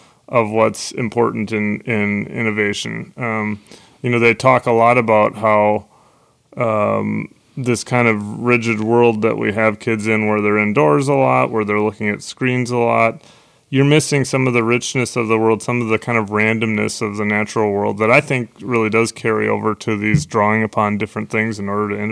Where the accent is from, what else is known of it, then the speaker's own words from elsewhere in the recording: Minneapolis, Minnesota, United States; So I grew up in Southwest Minneapolis, and I have a brother and a sister, both younger than me.